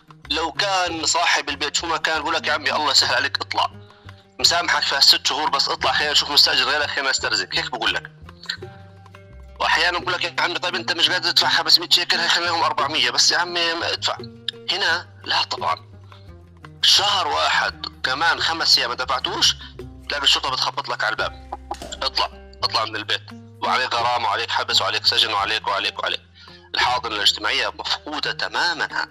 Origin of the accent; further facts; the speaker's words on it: Palestine; now in Turkey; ما أن يسألك المواطن التركي من أين وتقول له من فلسطين